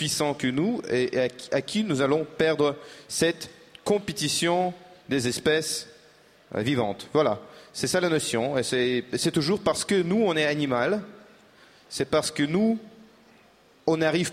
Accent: Russia; je vous rappelle que je suis russe

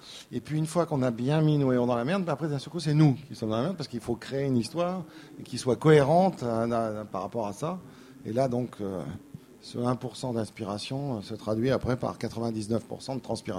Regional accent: Nouvelle-Aquitaine, France; Moi, je suis originaire de la Creuse

